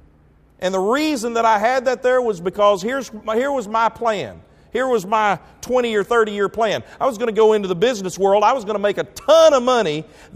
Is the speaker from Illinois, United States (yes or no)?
no; Henderson, Tennessee, United States; I grew up in Henderson, Tennessee.